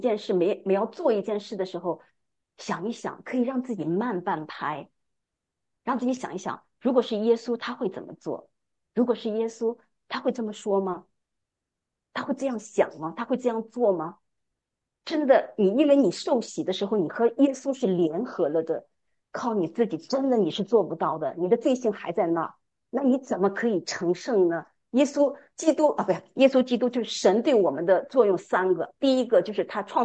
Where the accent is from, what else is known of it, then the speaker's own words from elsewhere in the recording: Tianjin, China; born there; 我是在部队长大，我在天津出生，我们家是我爸妈都是山东人。